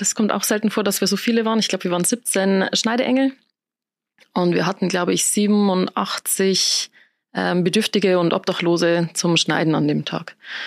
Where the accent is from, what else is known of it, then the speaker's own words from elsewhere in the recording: Luhe, Bavaria, Germany; Ich bin noch 29, bin aus Luhe, Landkreis Neustadt an der Waldnab.